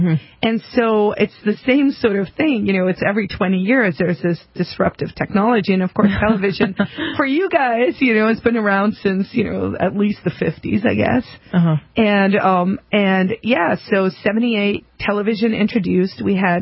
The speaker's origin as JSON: {"language": "English", "country": "South Africa", "moved": "yes", "said": "but I'm from South Africa originally."}